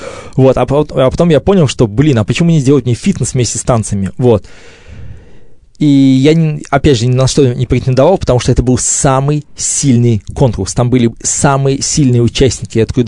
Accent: Saratov, Saratov Oblast, Russia; еще я приехал, такой парень из Саратова с длинными волосами

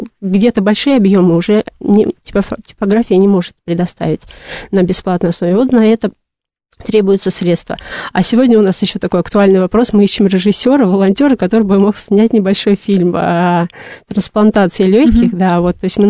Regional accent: Volgograd, Volgograd Oblast, Russia; нельзя поехать в свой город, я из Волгограда

